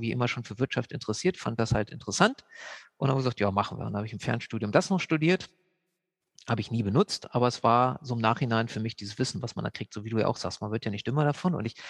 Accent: Lower Saxony, Germany; also born or lived in Nuremberg; Ich bin in Nürnberg geboren, habe da aber nie, also ich kann mich gar nicht an die Stadt erinnern, so leider, soll ja sehr schön sein da. Bin dann in der Nähe von Braunschweig in Niedersachsen aufgewachsen.

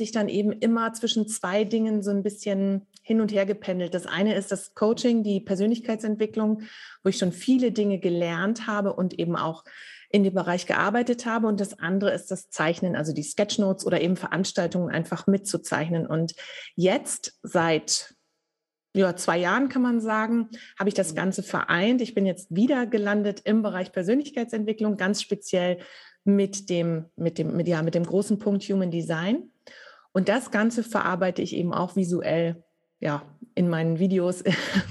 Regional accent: Flensburg, Schleswig-Holstein, Germany; born there; now in Lüneburger Heide, Germany; Gut, also geboren bin ich in Flensburg.

